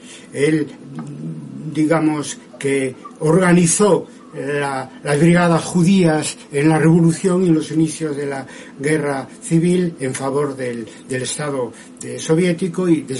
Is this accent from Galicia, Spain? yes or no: yes; Galicia, Spain; Yo, como sabéis, soy gallego de nación y desde muy joven